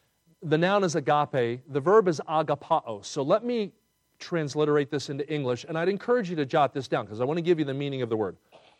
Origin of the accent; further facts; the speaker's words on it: Pennsylvania, United States; now I grew up near Philadelphia, and Philadelphia means city of brotherly what?